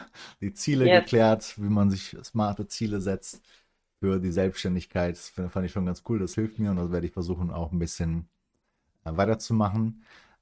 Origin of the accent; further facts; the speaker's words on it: Southern Brazil, Brazil; Wo ich herkomme, aus Südbrasilien, waren jetzt 4 Überschwemmungen innerhalb von 1,5 Monaten.